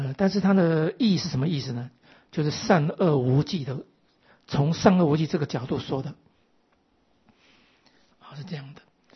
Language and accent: Chinese; Taiwan; 我们台湾人有做那个什么柜